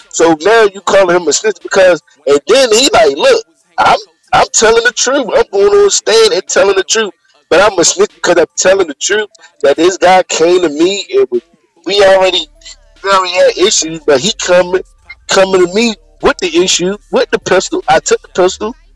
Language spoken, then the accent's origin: English; Baltimore, Maryland, United States; Or just even when I was in Baltimore, like growing up in Baltimore, it's like